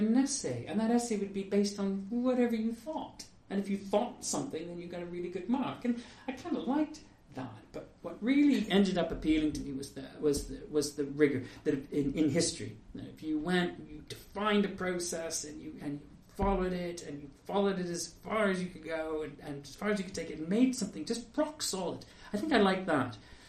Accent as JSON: {"language": "English", "country": "Canada", "said": "I was in Canada. I'm from Canada, and I did my BA, my MA there at the University of Alberta in French history and French language."}